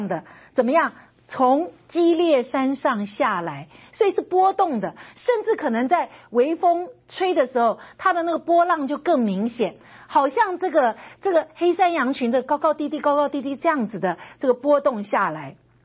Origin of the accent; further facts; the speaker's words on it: China; 这个面纱跟我们中国人的这个结婚的新娘呢